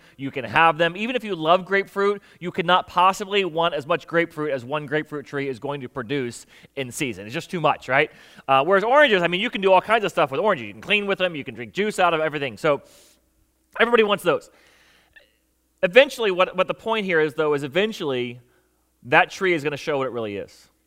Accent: Florida, United States; you knew I was born here, but I grew up in Florida.

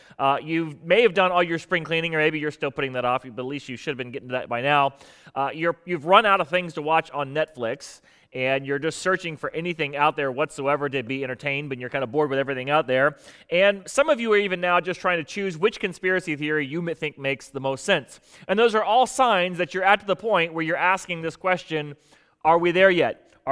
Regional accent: Florida, United States; now in Hampton Roads, United States; For me, when I grew up in South Florida, it took about 7 hours just to get out of the state.

